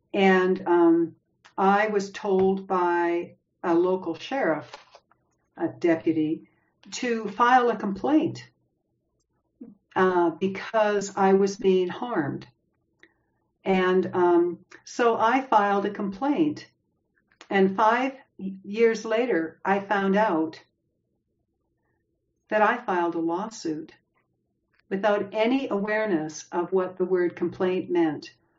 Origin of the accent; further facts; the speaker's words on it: Canada; Well, I studied French too, because I was born and raised in Canada. And, but I never went beyond high school with French.